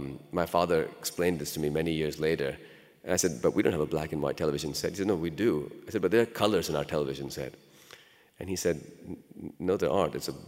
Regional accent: Lahore, Punjab, Pakistan; born there; first language Urdu/Punjabi; I was born in Lahore, Pakistan in 1971, and I was a fluent speaker of Urdu and Punjabi by the time I was 3 years old, actually 1 year old.

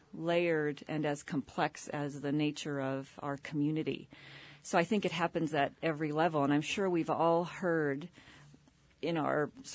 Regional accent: Santa Fe, New Mexico, United States; I grew up in Santa Fe in the 60s and 70s

